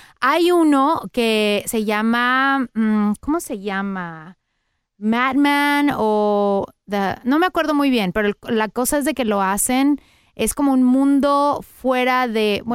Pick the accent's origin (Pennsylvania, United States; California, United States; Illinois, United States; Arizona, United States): California, United States; Los Angeles; Somos dos locutores de Los Ángeles